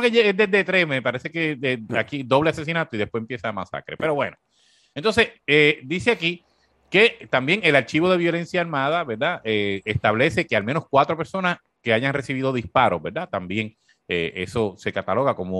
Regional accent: Corozal, Puerto Rico; los que somos de Corozal o de Naranjito recuerdan el jiki jiki y el ñaki ñaki

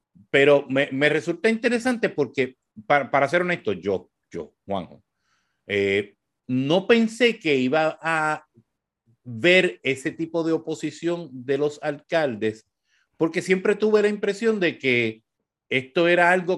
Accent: Corozal, Puerto Rico; yo que soy de Corozal, vivimos, respiramos voleibol

